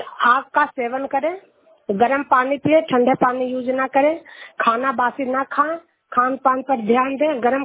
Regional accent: Juniyar, Bihar, India

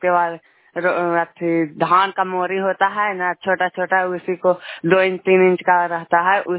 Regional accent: Sulempur, Bihar, India; मैं नालंदा जिला से, मेरा सुलेमपुर गांव हुआ, अब मैं गोड़ापुर पंचायत से हूँ।

